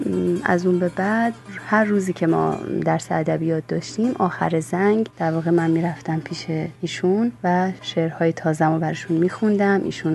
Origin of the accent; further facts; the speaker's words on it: Mashhad, Razavi Khorasan, Iran; born there; بنده روز اول مرداد سال 1355 در شهر مقدس مشهد متولد شدم.